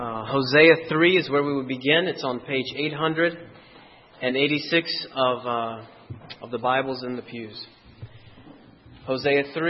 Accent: Dorchester, Massachusetts, United States; I'm from Dorchester, as was mentioned.

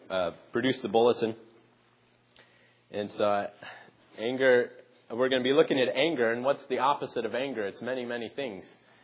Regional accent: Phoenix, Arizona, United States; When I was growing up in Phoenix, I worked off and on for an elderly man

